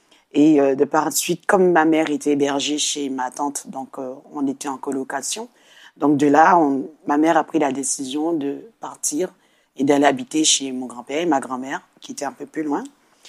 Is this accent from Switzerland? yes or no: no; France; now in French Antilles; Donc, c'est vrai que j'ai grandi en France, donc j'avais des petits camarades de classe et tout.